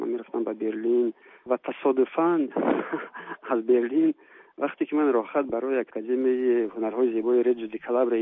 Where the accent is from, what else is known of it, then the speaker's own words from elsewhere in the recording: Tajikistan; now in France; پاسپورت تاجیکیم را نگاه میدارم، ملیت تاجیکیم را نگاه میدارم. هرچند که من در فرانسه حالا همچون هنرمند فرانسه تاجیک اصل معروف شدم، بازم من تاجیکم.